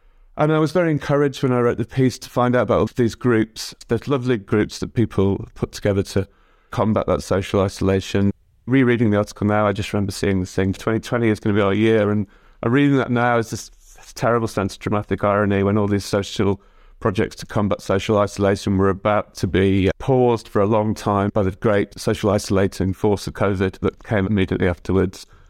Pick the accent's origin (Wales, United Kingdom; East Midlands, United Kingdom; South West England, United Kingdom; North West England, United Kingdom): North West England, United Kingdom; Fleetwood; which named my hometown Fleetwood twice the top 10 most depressing places to live in the UK.